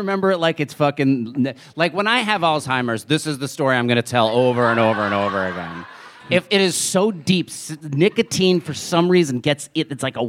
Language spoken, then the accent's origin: English; New Jersey, United States; Because that's what it was growing up in New Jersey.